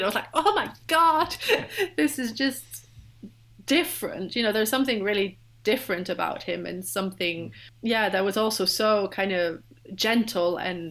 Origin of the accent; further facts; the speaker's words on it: France; English is a second language; because I'm French, I grew up in France